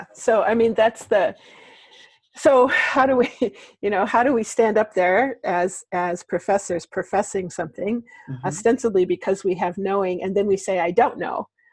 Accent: Wisconsin, United States; I grew up here in Wisconsin, so I grew up with some of this, but we're not big fans of conflict.

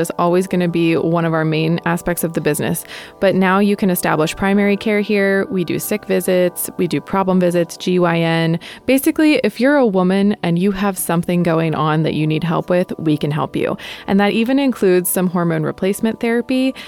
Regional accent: New York, United States; We are all three from New York.

